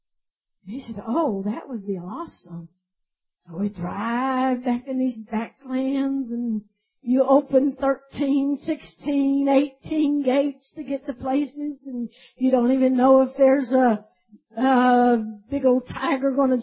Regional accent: Arkansas, United States; I'm from Arkansas.

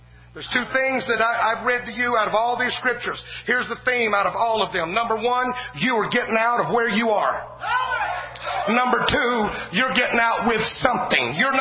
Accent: Louisiana, United States; I'm from Franklin Parish, Louisiana. We don't have people like that there.

